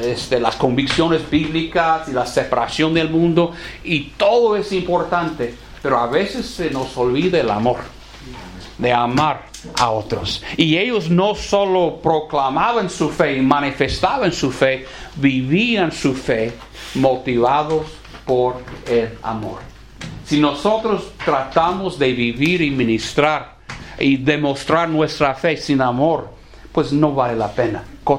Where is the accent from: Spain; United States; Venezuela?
United States; no sé si el problema está aquí como en mi tierra, en los Estados Unidos